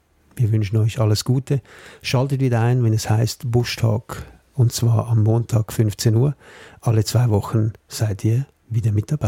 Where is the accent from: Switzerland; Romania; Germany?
Switzerland; Bei uns in der Schweiz gibt es gewisse Regeln, gerade wenn es ums Wandern geht.